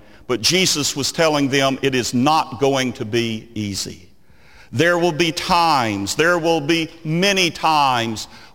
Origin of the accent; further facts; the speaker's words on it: Lexington, North Carolina, United States; because we're from Lexington, North Carolina, and we also were named for that great battle.